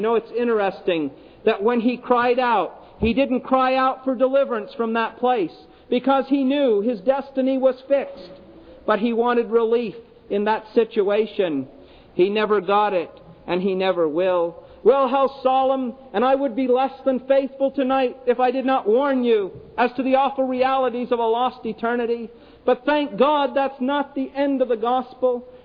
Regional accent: Smiths Falls, Ontario, Canada; my hometown of Smiths Falls some years ago. We live on the Rideau River, and it's quite a resort area, quite an area for boating and the Rideau Waterway and so on.

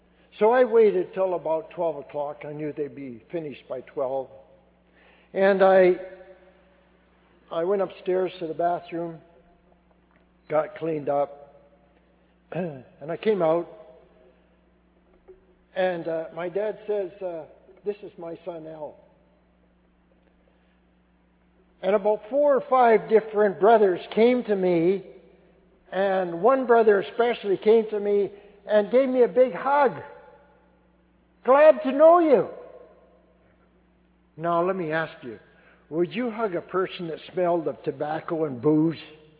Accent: Vancouver, British Columbia, Canada; I grew up in the McDowell Division in Vancouver. It was, to me, not a very good meeting. Mostly old folks.

